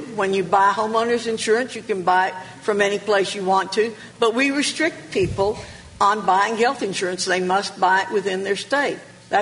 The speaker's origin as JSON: {"language": "English", "region": "North Carolina", "country": "United States", "tie": "born or raised there", "said": "When I was growing up in Avery County, which had a couple of hospitals, we could afford it, but we were very poor."}